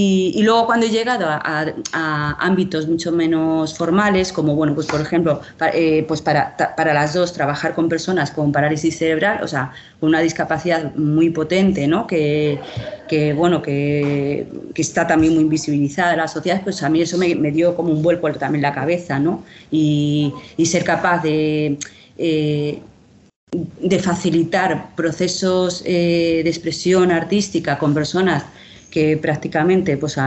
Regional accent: Canary Islands, Spain; yo estudié en La Laguna, empecé, porque yo soy medio chicharrera y me crié en Tenerife y tengo familia que sigue viviendo ahí. Y entonces empecé ahí, pero acabé en Madrid, bueno, y anduve mucho de aquí para allá.

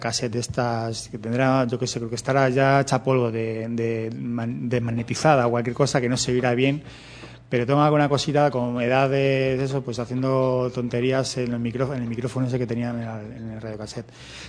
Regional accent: La Fortuna, Community of Madrid, Spain; Yo soy de La Fortuna, yo soy fortunero.

